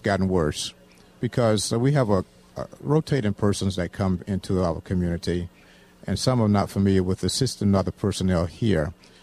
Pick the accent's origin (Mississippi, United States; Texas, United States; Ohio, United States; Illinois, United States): Mississippi, United States; Gulfport; I am from the Gulfport area.